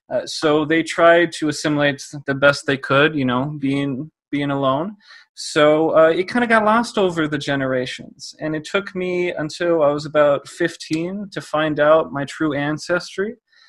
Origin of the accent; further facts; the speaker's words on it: Minnesota, United States; I grew up in Minnesota. I am 20 years old. My parents also grew up in Minnesota.